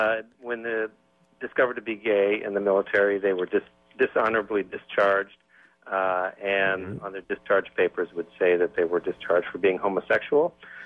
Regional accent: San Francisco, California, United States; I'm from San Francisco.

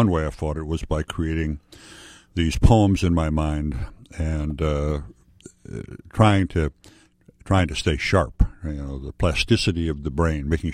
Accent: Chicago, Illinois, United States; I'm from Chicago area.

